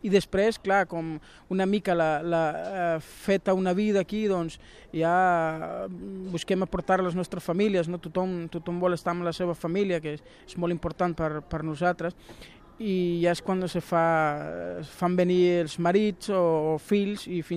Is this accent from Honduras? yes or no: yes; Honduras; now in Spain; Bueno, nosaltres, un dels nostres objectius és que no es morin les nostres arrels hondurenys i també promoure l'adaptació de la nostra cultura hondurenya a la cultura catalana